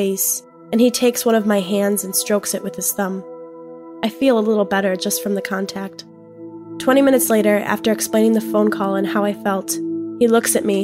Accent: the South, United States; now in West Coast, United States; I'm from the South, and technology doesn't really get around there like it does here on the West Coast.

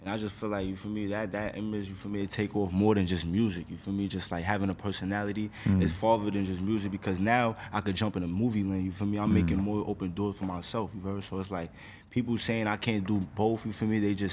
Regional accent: Bronx, New York, United States; I come from the Bronx, you feel me?

